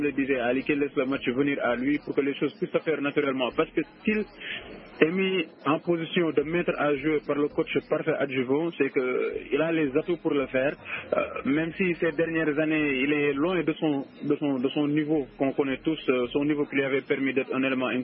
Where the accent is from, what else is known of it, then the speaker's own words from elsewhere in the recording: Senegal; moi, comme je vous l'ai dit tantôt, je suis Sénégalais